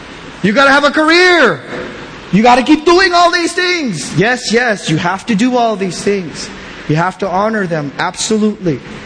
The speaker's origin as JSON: {"language": "English", "country": "Philippines", "said": "And brothers, look at me, I'm Filipino. We have tight family units too."}